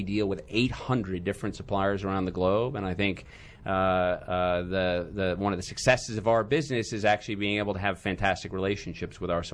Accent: Hartford, Connecticut, United States; born there; also born or lived in Middle East / Africa; I was born in Hartford, Connecticut. I've lived in the Washington area the last 20 years, but actually spent my entire childhood growing up in the Middle East and Africa

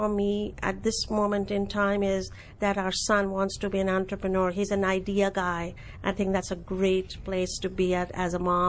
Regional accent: India; As an immigrant, especially in 1986, when being an Indian was not in style, people were more concerned about my ethnicity rather than my capabilities.

